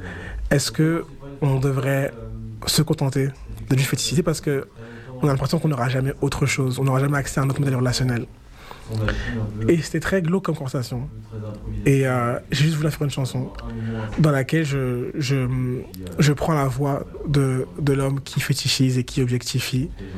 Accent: Noyon, Hauts-de-France, France

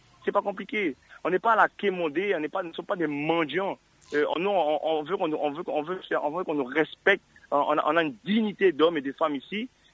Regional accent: French Guiana, France; Mais quand on est en France, on est pointé du doigt par rapport à notre couleur de peau. Quand on est en Guyane, on dit qu'on est français, mais on fait partie des oubliés.

